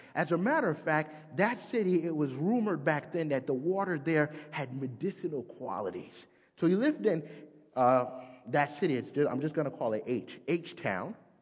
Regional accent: East Coast, United States; So here I am from the East Coast in my Mazda 3

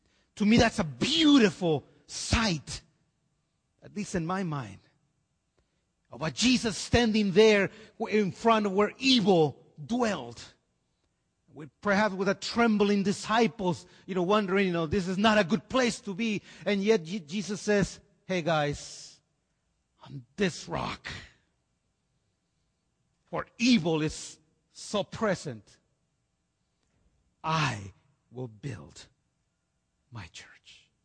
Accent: California, United States; Growing up in California, there was a gentleman by the name of, well, at least he gave himself the nickname of Number.

